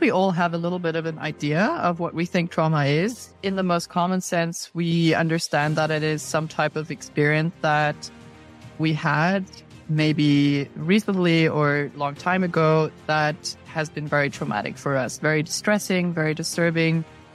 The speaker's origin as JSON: {"language": "English", "country": "Namibia", "tie": "born or raised there", "said": "I have grown up and was born and bred in Namibia in Southern Africa, probably a country that many people have never heard about."}